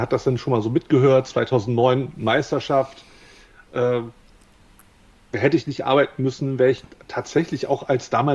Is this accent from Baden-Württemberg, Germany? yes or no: no; Wolfsburg, Lower Saxony, Germany; now in Hamburg, Germany; das Ding ist, Herkunft geht vor Heimat, also muss Wolfsburg wohl gewinnen